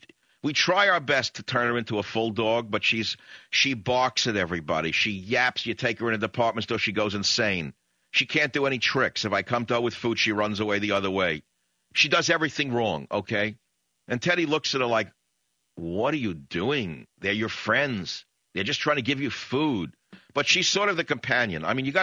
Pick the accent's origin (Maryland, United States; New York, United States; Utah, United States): New York, United States; New York City; As a kid, I was raised in New York City, and we had to read Booker T. Washington.